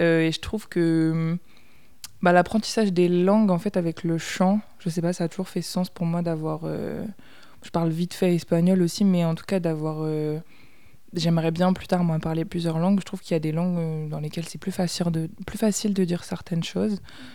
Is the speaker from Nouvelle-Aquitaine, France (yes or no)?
yes; Poitiers, Nouvelle-Aquitaine, France; moi je viens de Poitiers